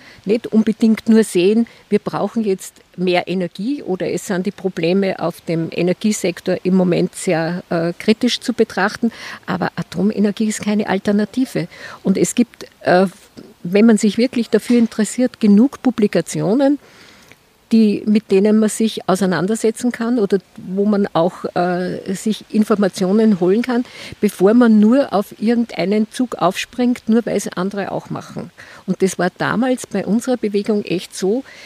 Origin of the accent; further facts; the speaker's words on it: Austria; zwar bei uns in Österreich erst um Zeit versetzt